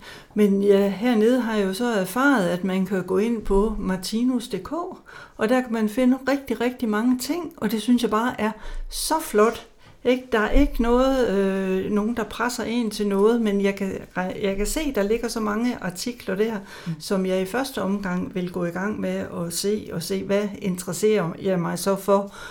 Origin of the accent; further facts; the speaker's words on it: Jutland, Denmark; Selvom vi kommer fra Jylland af